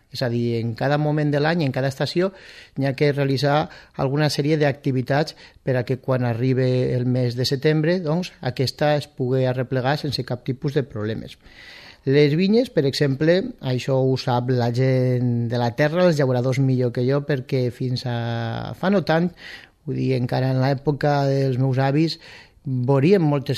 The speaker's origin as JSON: {"language": "Catalan", "town": "Vinaròs", "region": "Valencian Community", "country": "Spain", "said": "com sabem sobretot la gent que som de Vinaròs"}